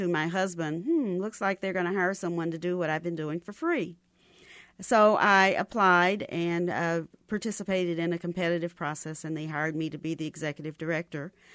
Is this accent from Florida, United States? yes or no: no; Kansas City, Kansas, United States; born there; I was born in Kansas City, Kansas.